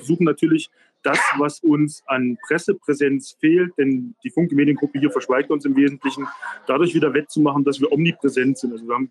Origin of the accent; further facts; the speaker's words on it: Erfurt, Thuringia, Germany; born there; Also ich bin gebürtiger Erfurter.